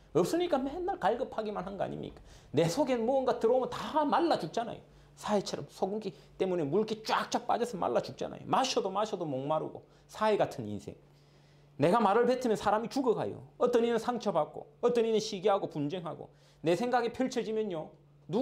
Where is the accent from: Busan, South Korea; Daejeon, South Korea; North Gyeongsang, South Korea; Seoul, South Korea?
Busan, South Korea; 여러분 같은 경상도니까 저는 이제 부산 사람이잖아요.